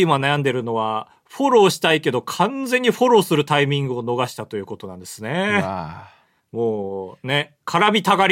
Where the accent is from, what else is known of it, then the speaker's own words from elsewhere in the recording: Hokkaido, Japan; 北海道出身ってのも一緒だったんですよ。